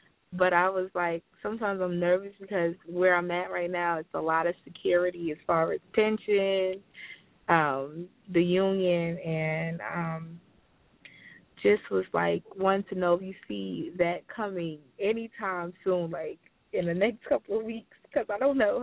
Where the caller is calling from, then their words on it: New Jersey, United States; But I'm calling from New Jersey today.